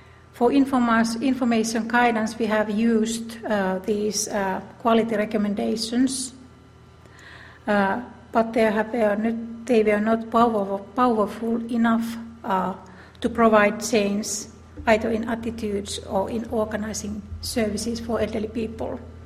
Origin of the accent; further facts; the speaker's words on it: Finland; English is a second language; I come from Finland, from National Institute for Health and Welfare